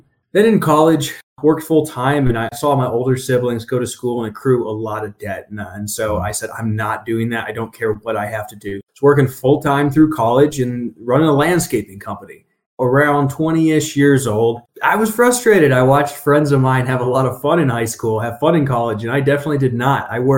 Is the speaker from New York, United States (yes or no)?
no; Ohio, United States; now in Colorado, United States; I'm originally from Ohio. I live in Colorado, but grew up in rural Ohio. I joke that I grew up in a cornfield.